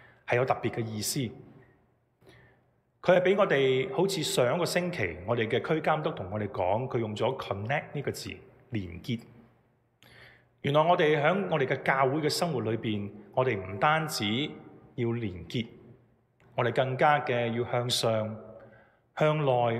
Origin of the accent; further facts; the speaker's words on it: China; 在我们中国人的传统里面